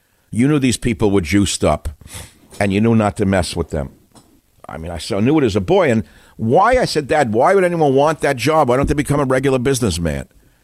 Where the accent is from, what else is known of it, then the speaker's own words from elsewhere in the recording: New York City, New York, United States; You say, look, I'm originally from New York City.